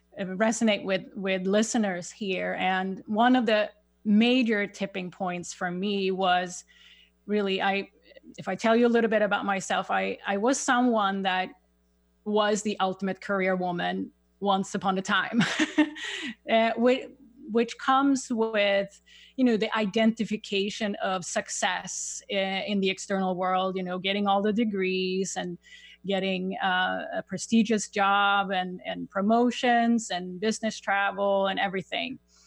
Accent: Sweden; English is a second language; moved away as an adult; now in United States; some of you may hear, I have a little accent. I grew up in Sweden. And I made a major shift in 2001 to move with work to the United States

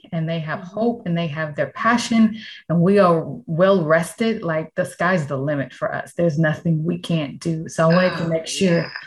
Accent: the South, United States; So I grew up in the South. I'm a pastor's kid.

